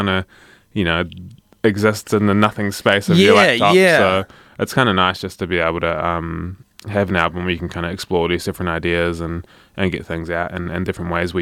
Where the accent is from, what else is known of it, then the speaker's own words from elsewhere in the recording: Lyttelton, Canterbury, New Zealand; So, I grew up in Littleton and live there at the moment